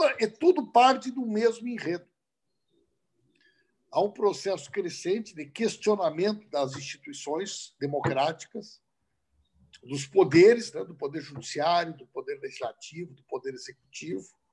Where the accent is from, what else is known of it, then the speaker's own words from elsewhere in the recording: Santa Maria, Rio Grande do Sul, Brazil; born there; Santa Maria.